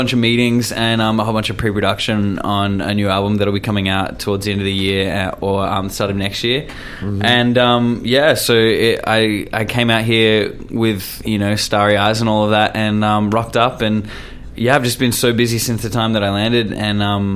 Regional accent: Melbourne, Victoria, Australia; I'm from Melbourne.

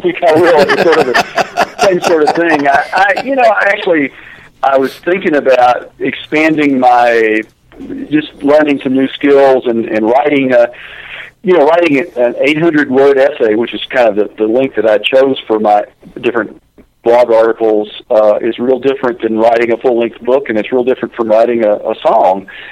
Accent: Beaumont, Texas, United States; Yes, I played for the third time now in my hometown of Beaumont, Texas

